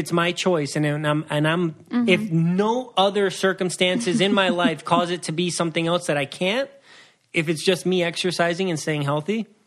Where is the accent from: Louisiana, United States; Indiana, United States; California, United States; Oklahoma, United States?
Louisiana, United States; now in Michigan, United States; I am a transplant now into the Midwest. I moved from Louisiana over here to Michigan and going 3 years now.